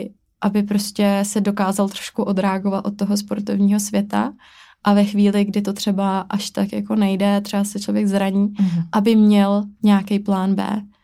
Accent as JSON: {"language": "Czech", "region": "Šumava", "country": "Czechia", "said": "Tak já pocházím ze Šumavy"}